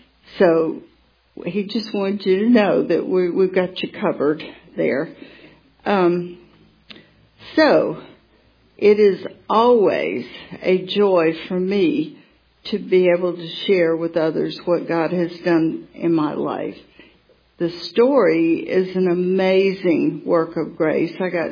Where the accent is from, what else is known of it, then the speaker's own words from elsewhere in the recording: Atlanta, Georgia, United States; born there; So anyway, I was born in Atlanta, Georgia.